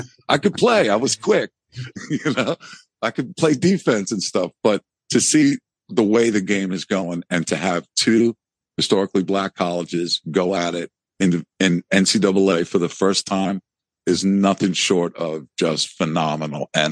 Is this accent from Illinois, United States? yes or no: no; New York, United States; And now what I'm seeing, being a New Yorker, I'm seeing it start to grow into the inner cities.